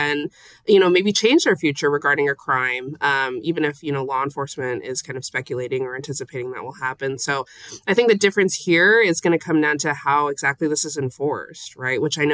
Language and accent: English; Las Vegas, Nevada, United States; So I'm from Las Vegas, and, you know, I was born here, and I actually used to go to school downtown.